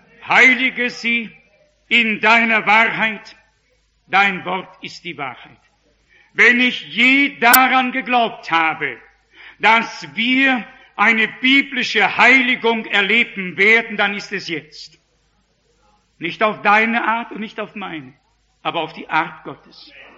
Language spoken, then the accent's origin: German; Northern Germany, Germany; Ich als Norddeutscher, als von Natur aus bis oben hin zugeschnürt, habe begonnen, in die Hände zu klatschen.